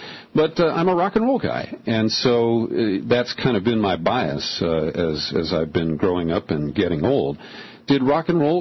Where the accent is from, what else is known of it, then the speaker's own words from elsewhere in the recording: Cincinnati, Ohio, United States; We, the school took us to symphony three times a year. I grew up in Cincinnati.